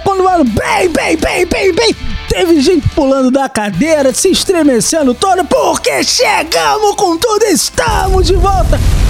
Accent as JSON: {"language": "Portuguese", "region": "Rio de Janeiro", "country": "Brazil", "tie": "born or raised there", "said": "Eu falei, gente, eu moro no Rio. Eu sou carioca da gema."}